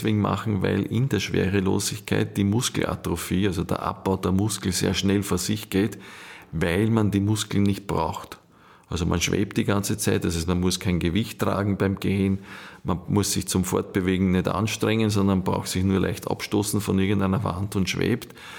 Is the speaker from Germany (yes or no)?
no; Austria